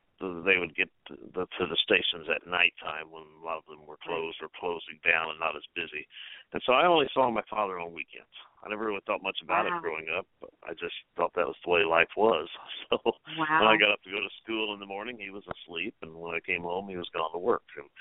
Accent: Independence, Missouri, United States; In Independence, Missouri. That's my hometown. And I grew up, of course, loving all the history of the West.

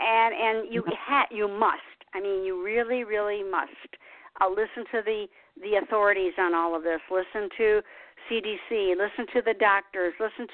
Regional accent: Detroit, Michigan, United States; I'm from Detroit, Motown, and so I love the oldies.

